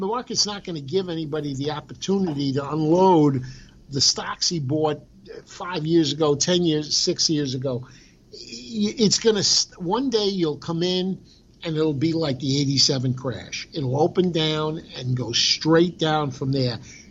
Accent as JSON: {"language": "English", "region": "New York", "country": "United States", "tie": "born or raised there", "said": "In Jackson Heights, Queens, New York, not far from where Donald Trump lived."}